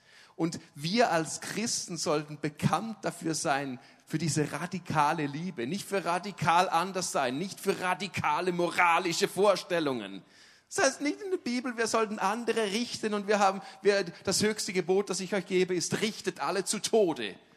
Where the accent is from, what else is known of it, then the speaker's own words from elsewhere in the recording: Switzerland; Ich bin Schweizer. Wir sind neutral, ja.